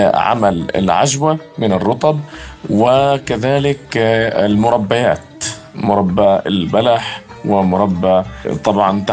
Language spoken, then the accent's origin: Arabic; Palestine; لكن الدارج عندنا في فلسطين 3 أنواع أو 4 أنواع